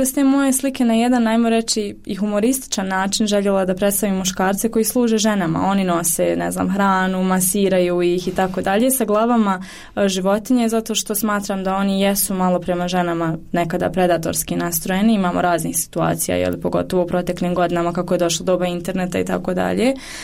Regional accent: Sarajevo, Federation of Bosnia and Herzegovina, Bosnia & Herzegovina; jer ja sam ipak iz Sarajeva

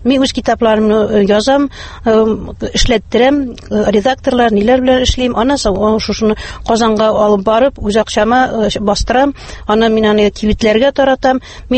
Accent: Bashkortostan, Russia; now in Naberezhnye Chelny, Russia; Мин үземнең тумышым белән Башкортстаннан, Учалы районы Ахунавыннан, мин 78 елны шушы КамАЗ төзелешенә килдем һәм шушында мөслим җигитенә кияүгә чыгып, шушында тормыш корып, хәзерге көндә дә шушы Чаллы шәһәрендә яшим.

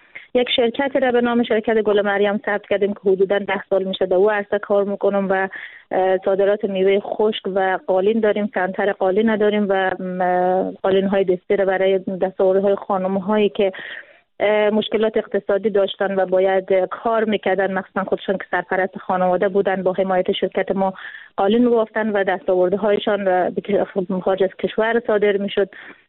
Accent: Afghanistan; also born or lived in Iran; ما اوائل که آمده بودیم افغانستان چون مهاجر بودیم در ایران

